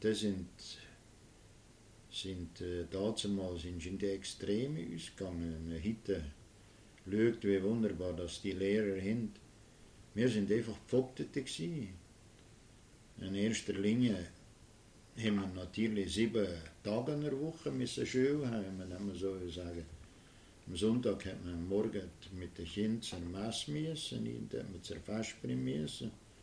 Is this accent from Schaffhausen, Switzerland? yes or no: no; Biel, Bern, Switzerland; born there